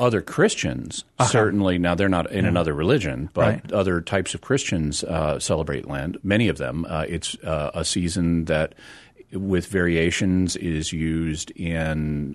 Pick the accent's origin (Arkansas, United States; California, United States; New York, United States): Arkansas, United States; I mean I grew up in Arkansas.